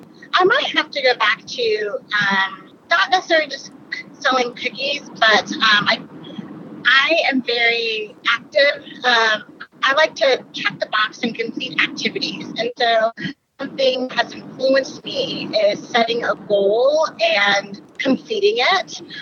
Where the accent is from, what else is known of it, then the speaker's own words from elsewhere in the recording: Austin, Texas, United States; now in Seattle, United States; I am a Texan. I'm from Austin, and I'm currently in the Seattle area.